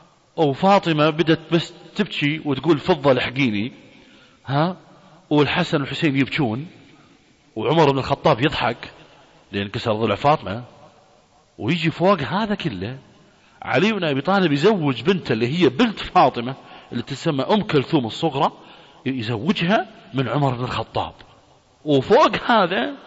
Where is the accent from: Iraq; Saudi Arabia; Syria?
Iraq; انا رجل عراقي واحنا من العراق يا اخي